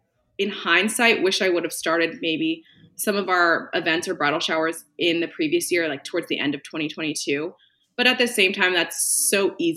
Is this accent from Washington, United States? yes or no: no; California, United States; also born or lived in New York City; So I originally am from California.